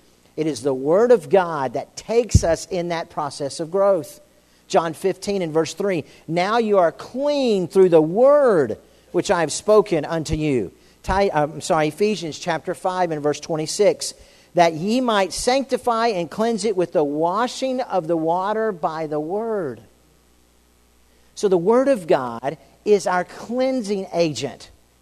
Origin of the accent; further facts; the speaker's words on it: Florida, United States; I grew up in Florida, and there are ponds, little lakes and ponds, depending on what you want to call them, all over.